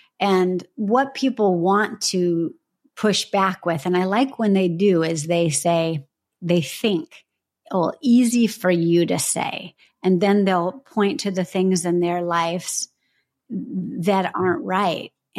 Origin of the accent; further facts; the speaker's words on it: California, United States; I'm from California, helpful for me, maybe helpful for anyone, I don't know.